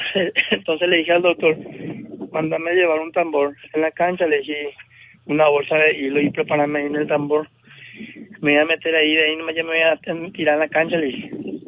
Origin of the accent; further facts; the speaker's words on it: Paraguay; Gracias a mi pueblo, a mi gente, a Paraguay.